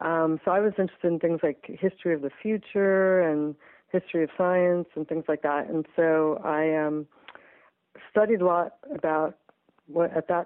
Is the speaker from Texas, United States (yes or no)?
no; California, United States; So I grew up in Southern California.